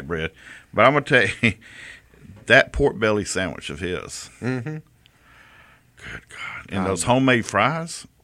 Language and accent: English; Prichard, Alabama, United States; But Pritchard, I mean, growing up in Pritchard, like I did, we had a great downtown.